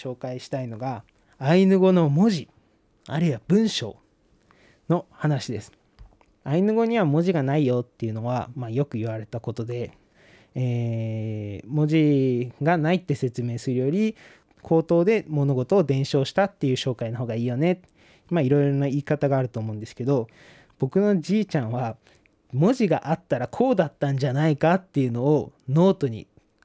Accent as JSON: {"language": "Japanese", "town": "Shinhidaka", "region": "Hokkaido", "country": "Japan", "tie": "born or raised there", "said": "僕のふるさとである新日高町静内東別に行くレッスンとなっております。"}